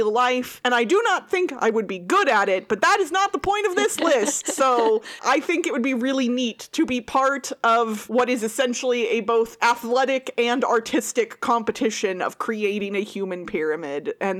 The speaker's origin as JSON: {"language": "English", "region": "Midwest", "country": "United States", "tie": "born or raised there", "said": "Like, I grew up in the Midwest, and the Iowa State Fair is always a blast."}